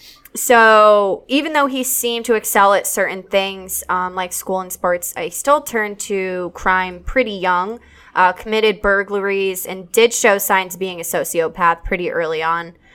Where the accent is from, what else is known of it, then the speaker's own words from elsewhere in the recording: Pennsylvania, United States; Only I search for my home state of Pennsylvania.